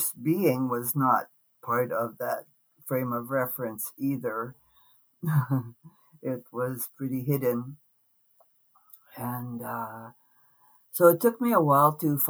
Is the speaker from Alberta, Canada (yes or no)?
no; Vassar, Manitoba, Canada; I'm Métis from Manitoba. I was born in Vassar, Manitoba, in the southeast corner of the bush there. It's now called the Sandylands Forest because the government gave it to a pulp and paper mill and we had to move out.